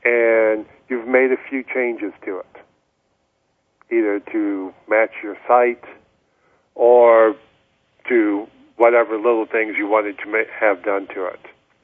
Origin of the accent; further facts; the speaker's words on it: Scotland, United Kingdom; because I'm Scottish and I believe in getting a good deal